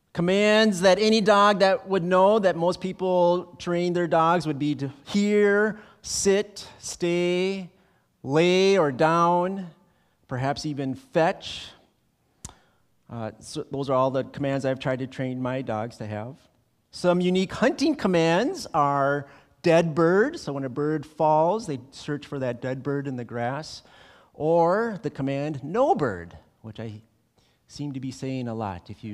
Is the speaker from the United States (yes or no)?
yes; Minneapolis, Minnesota, United States; Growing up as a boy, we grew up in Minneapolis, and we had huskies